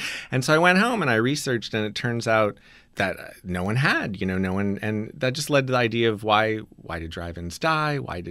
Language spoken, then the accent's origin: English; Austin, Texas, United States; Well, I grew up in Austin, Texas